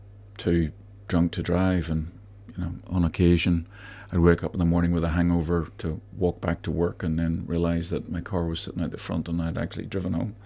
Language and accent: English; Ireland; you know, being Irish, and which is ridiculous